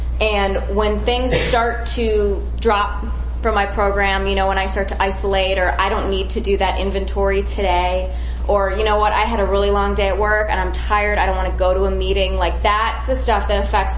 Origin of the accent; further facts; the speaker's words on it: Chicago, Illinois, United States; also born or lived in Tucson, Arizona; I grew up in Chicago and then got sober in Tucson, Arizona.